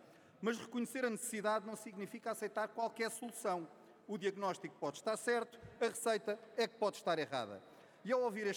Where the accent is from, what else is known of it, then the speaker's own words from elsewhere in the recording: Lisbon, Portugal; Sou lisboeta